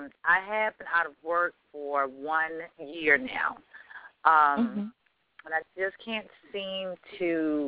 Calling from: Maryland, United States; Oh, Maryland.

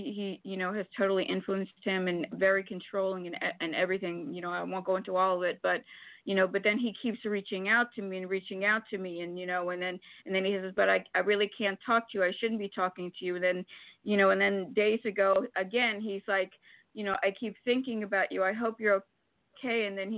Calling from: Florida, United States; I am in Florida.

